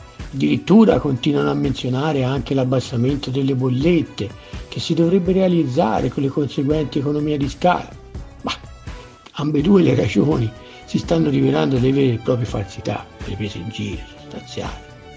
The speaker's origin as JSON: {"language": "Italian", "town": "Prato", "region": "Tuscany", "country": "Italy", "said": "io sono di Prato."}